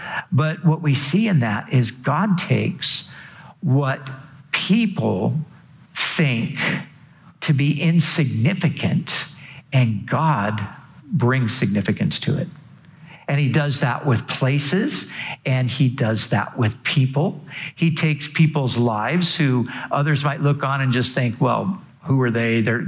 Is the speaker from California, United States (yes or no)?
yes; Costa Mesa, California, United States; I rarely say Costa Mesa. Sometimes I do. But, you know, you might say, oh, we're from Los Angeles.